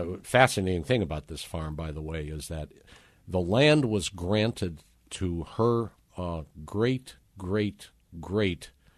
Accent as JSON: {"language": "English", "town": "Chicago", "region": "Illinois", "country": "United States", "tie": "born or raised there", "also_born_or_lived": "rural Midwest, United States", "said": "Because, as I said, I grew up in Chicago, but I also grew up a lot in the rural Midwest"}